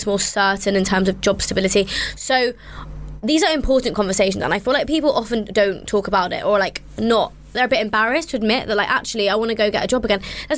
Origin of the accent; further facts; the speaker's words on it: London, United Kingdom; And I'm Indian, but I am of the Jain religion, but also born and raised in London.